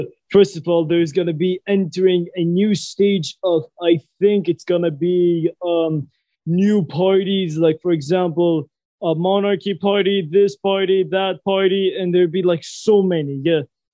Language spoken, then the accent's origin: English; Saudi Arabia; I am from Saudi Arabia. I am 15 years old.